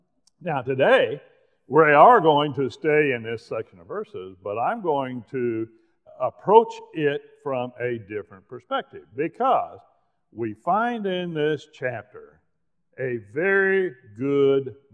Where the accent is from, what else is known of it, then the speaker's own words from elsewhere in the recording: Oklahoma, United States; but I'm a guy from Oklahoma. You know, what can I say? Hebrew's not a native language for me, right?